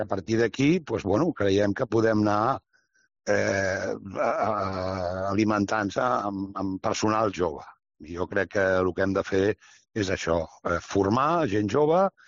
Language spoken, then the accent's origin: Catalan; Barcelona, Catalonia, Spain; now in Girona province, Spain; Soc gironí d'adopció, perquè porto indirectament visquent a la província més de 30 anys. La meva família, part de la meva família, viuen aquí. Llavors, jo vaig, ja fa molts anys que estic aquí, jo d'alguna manera sóc, ja et dic, gironí d'adopció, encara que sóc barceloní